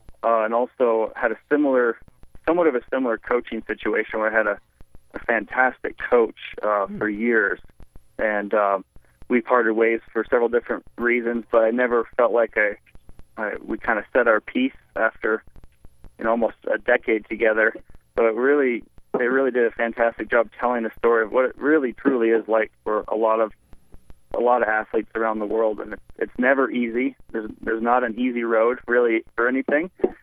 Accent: Alaska, United States; I grew up in Alaska, and my parents were not too aware of ski jumping

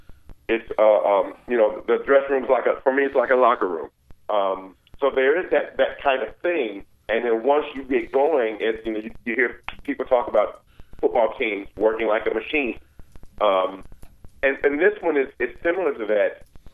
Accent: Indianapolis, Indiana, United States; Which is my hometown.

